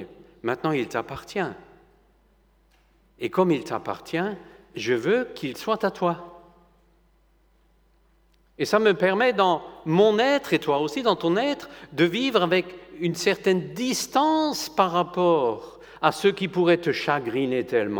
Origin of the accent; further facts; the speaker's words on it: France; Si je veux voir le président de la République, en tant que chez nous en France